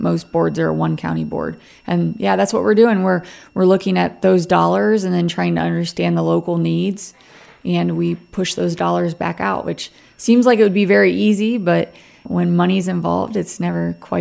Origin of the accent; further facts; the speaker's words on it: Ashland, Ohio, United States; I was familiar with Wayne and Holmes because I grew up in Ashland. I live in Ashland.